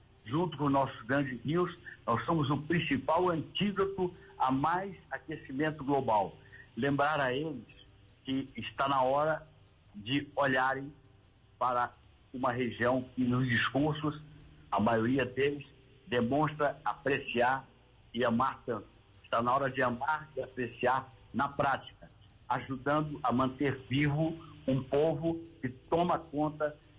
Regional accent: Rio de Janeiro, Brazil; o Rio, que é minha segunda cidade, onde eu me criei, onde morei, enfim, tenho toda uma vinculação sentimental.

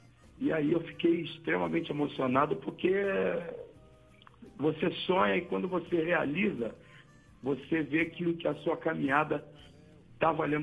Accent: Rio de Janeiro, Brazil; eu realmente sou muito carioca. Eu sou muito carioca, eu sou muito brasileiro, eu sou muito intenso em tudo.

